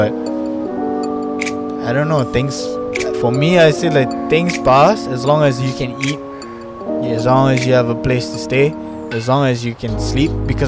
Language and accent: English; Malaysia; also born or lived in Perth, Australia / Germany / Korea; Because of my dad moved around a lot. Yeah, so I live in Perth and then Germany and then Korea. But then darjah 5 lah dah, I stayed in Malaysia. So most of my childhood, my teenage years dekat Shah Alam lah. And then after that, I moved out on my own in Sunway.